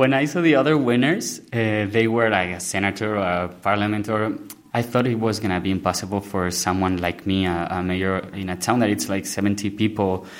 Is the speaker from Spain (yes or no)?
yes; El Recuenco, Spain; now in Munich, Germany; my hometown is El Recuenco.